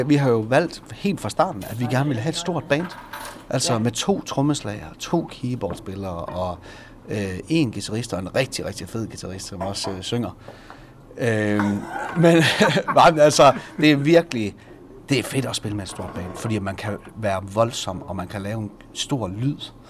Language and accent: Danish; North Denmark Region, Denmark; I det hele taget, det at vi kommer fra Ty, det er det, du spørger efter. Jamen, ved du hvad? Jeg tror faktisk bare gerne, vi vil kommunikere, hvor det er, vi kommer fra. Fordi vi er glade for det sted, vi er vokset op.